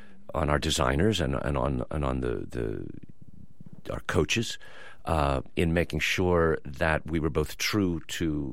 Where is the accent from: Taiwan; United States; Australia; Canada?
Canada; You know, I'm Canadian, so I played a little bit of cricket in my youth